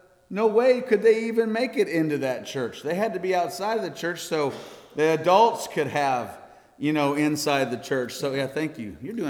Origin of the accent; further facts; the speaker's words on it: United States; I'm an American boy all the way through. I'm born on the 4th of July, for goodness sake. But I'm here to tell you, I love Africa. It's home.